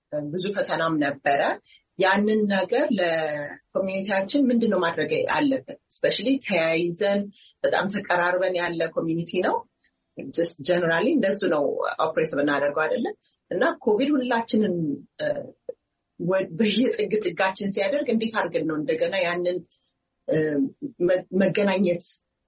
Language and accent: Amharic; United States; ማለት አሜሪካ ውስጥ ነው ያደግኩት።